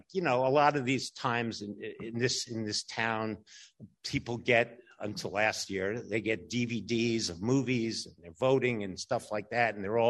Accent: New York City, New York, United States; I grew up in New York City.

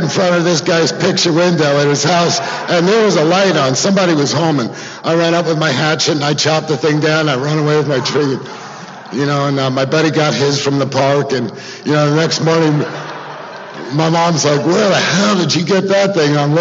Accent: New Jersey, United States; also born or lived in New York; I was born in New York, I grew up in Jersey, I was a short, fat kid

